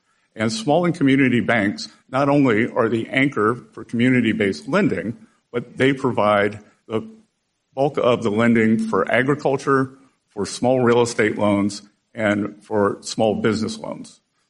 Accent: South Carolina, United States; I had one banker from my home state in South Carolina

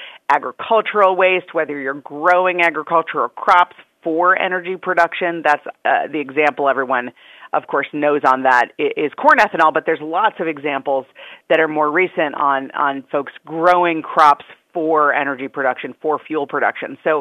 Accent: Wisconsin, United States; also born or lived in California; I'm from Wisconsin, and I spent a lot of time in California, both states with a lot of forested areas and a lot of agriculture.

